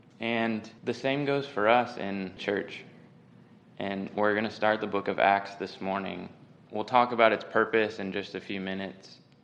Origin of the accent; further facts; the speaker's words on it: Ohio, United States; You know, I grew up in Northeast Ohio, and every time I go back to the land that I grew up on, there's a real meaningful experience that I encounter